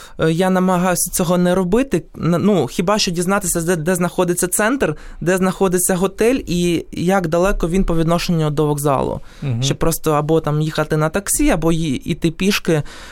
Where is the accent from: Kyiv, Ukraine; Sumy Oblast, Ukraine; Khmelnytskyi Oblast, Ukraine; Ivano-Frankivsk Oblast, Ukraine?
Kyiv, Ukraine; От можу, наприклад, привести наше рідне місто Київ.